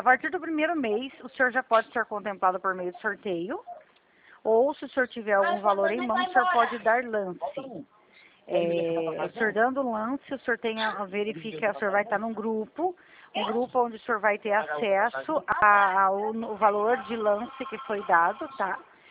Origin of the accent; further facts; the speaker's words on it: São Paulo, Brazil; eu sou do estado de São Paulo